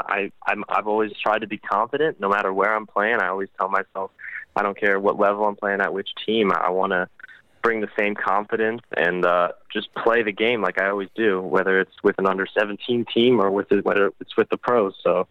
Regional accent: United States; No, I wouldn't say that being American really changes anything at all.

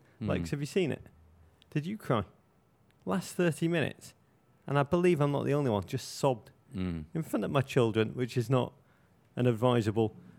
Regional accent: Liverpool, North West England, United Kingdom; I grew up in Liverpool.

